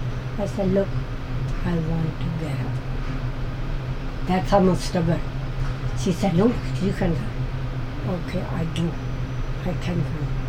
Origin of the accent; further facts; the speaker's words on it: India; English is a second language; moved away as an adult; also born or lived in England; I was came from India in 1964, 20 years old. And after that, England, I got married.